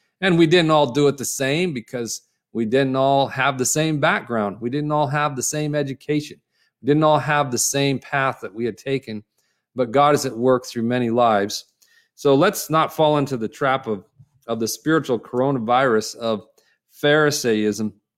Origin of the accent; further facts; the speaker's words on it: Upland, California, United States; You may know about Upland, California, or the Ontario Airport that's right near there. And I grew up in Upland.